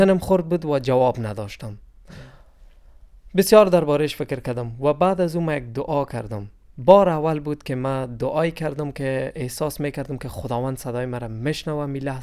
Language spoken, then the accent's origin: Persian; Afghanistan; ما از افغانستان هستم.